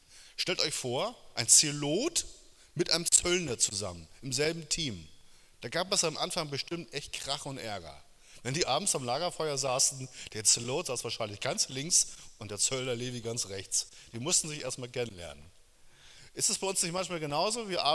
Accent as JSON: {"language": "German", "region": "Northern Germany", "country": "Germany", "said": "einen großen Männerkreis, den ich seit Jahren schon leite in der Kirche, wo ich herkomme, aus Norddeutschland."}